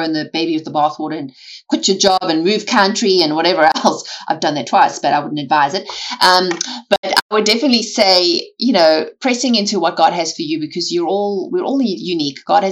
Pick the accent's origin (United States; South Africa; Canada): South Africa; I grew up in South Africa and ice skating is not a thing there. There's no rinks.